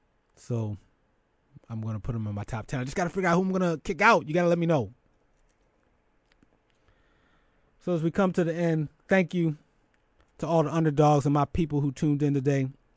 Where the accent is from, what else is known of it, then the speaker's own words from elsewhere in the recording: Philadelphia, Pennsylvania, United States; some of my friends who know I'm from Philly